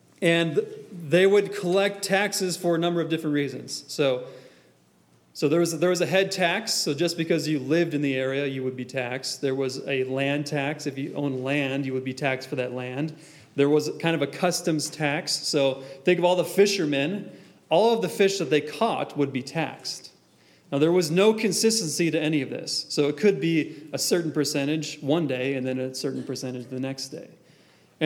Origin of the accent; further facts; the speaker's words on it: Wisconsin, United States; So we grew up in Wisconsin, and we would go to Michigan, and we'd pass through Illinois.